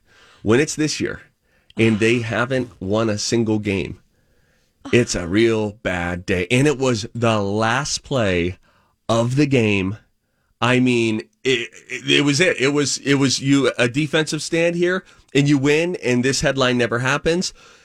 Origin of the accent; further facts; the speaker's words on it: Pittsburgh, Pennsylvania, United States; I am in my heart, first and foremost, I grew up in Pittsburgh. So I'm a Pittsburgh Steelers fan.